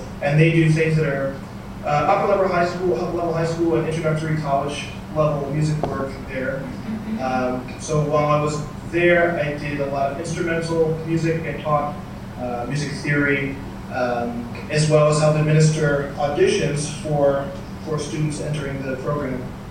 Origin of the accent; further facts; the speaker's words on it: Binghamton, New York, United States; I'm from Binghamton originally, so definitely not a city boy.